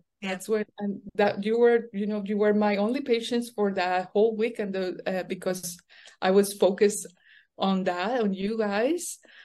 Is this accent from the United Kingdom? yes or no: no; Colombia; English is a second language; now in United States; I'm originally from Colombia, and I was going there to see my family during the time of Thanksgiving. At the same time, I was in my process to become a citizen here.